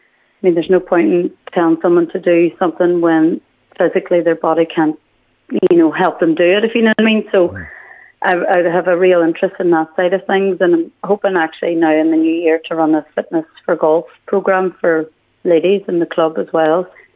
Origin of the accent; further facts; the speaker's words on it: County Donegal, Ireland; I'm born and bred in Struve, actually, and Greencastle has been a huge part of my life